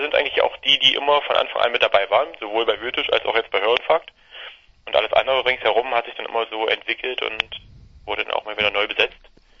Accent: Dessau, Saxony-Anhalt, Germany; Wir kommen aus Dessau, im Herzen Sachsen-Anhalt.

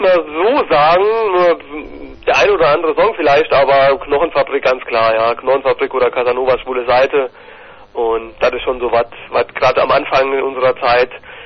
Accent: Saarland, Germany; also bei uns im Saarland dann endlich mal

